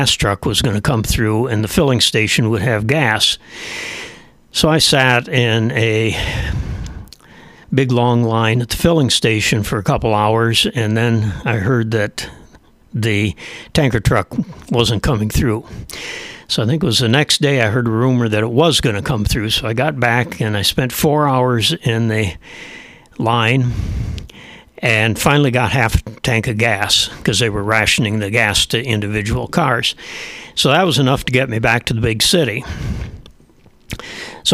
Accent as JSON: {"language": "English", "region": "Santa Cruz", "country": "Bolivia", "said": "And since I'm from Santa Cruz, and I was kind of, I don't get into politics down there"}